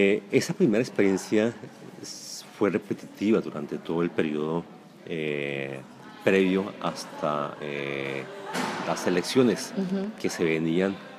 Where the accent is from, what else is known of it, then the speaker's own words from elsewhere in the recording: Colombia; now in Norway; Como buen colombiano, pues la timidez es muy poco presente